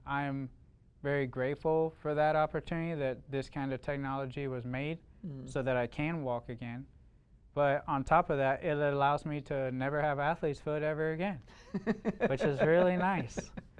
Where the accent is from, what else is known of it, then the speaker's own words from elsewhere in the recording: Green Bay, Wisconsin, United States; I grew up in Green Bay, Wisconsin, don't hold it against me.